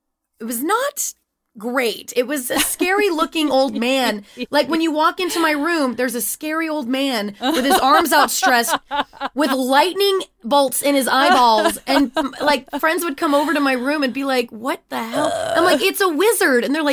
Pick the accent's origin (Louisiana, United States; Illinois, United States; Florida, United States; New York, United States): Louisiana, United States; I grew up in Louisiana, so there wasn't a lot of the arts wasn't as discoverable as it is in some like larger major cities like LA.